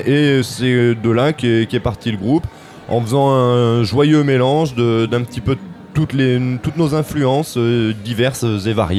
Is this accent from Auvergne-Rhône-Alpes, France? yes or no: yes; Clermont-Ferrand, Auvergne-Rhône-Alpes, France; On vient d'Auvergne, on est de Clermont-Ferrand.